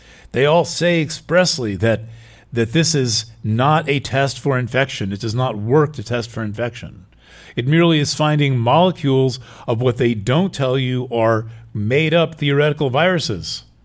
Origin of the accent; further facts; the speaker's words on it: New York, United States; I'm from New York where we like bash into each other and totally friendly conversation.